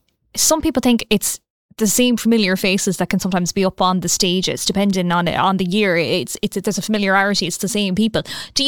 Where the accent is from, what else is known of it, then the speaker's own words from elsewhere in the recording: Ireland; obviously as an Irish consumer, I suppose my algorithm would be really turned towards her.